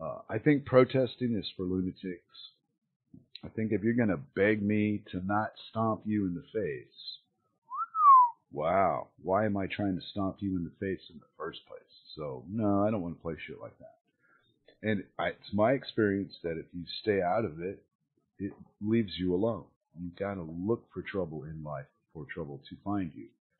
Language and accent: English; United States; I'm American. I should be waving an American flag